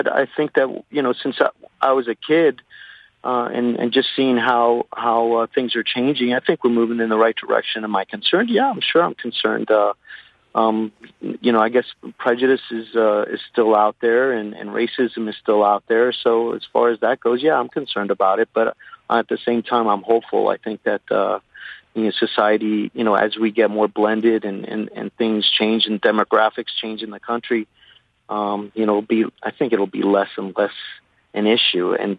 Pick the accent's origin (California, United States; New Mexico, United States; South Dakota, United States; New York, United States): New York, United States; now in South Florida, United States; Me being Hispanic, living in South Florida, you know, I feel comfortable. You know, I grew up in the States and born in New York, and so I've lived here most of my life, but.